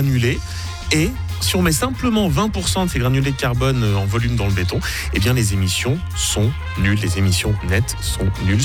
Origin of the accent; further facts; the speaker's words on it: Switzerland; c'est chez nous en Suisse que ça se passe